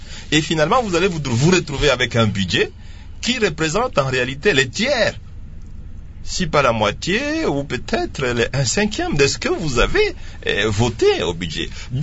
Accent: DR Congo; Mais je suis Congolais.

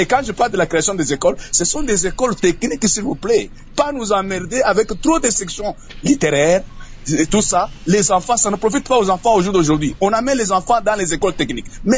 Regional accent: Kolwezi, Lualaba, DR Congo; Moi, j'ai vécu, je suis natif du Kolwezi et de Kolwezi.

